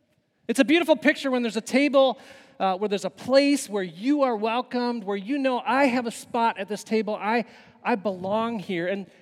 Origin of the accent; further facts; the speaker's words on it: Zealand, United States; now in Jamestown, United States; And then my family, we moved out real far west to Zealand. Where I grew up, and I grew up in Zealand, and then now I'm back in the homeland, right? I live here in Jamestown. I moved back here